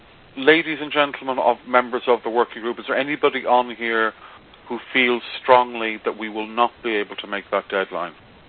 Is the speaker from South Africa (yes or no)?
no; Ireland; So, since I'm Irish and probably quite illogical, I think we should come back to that.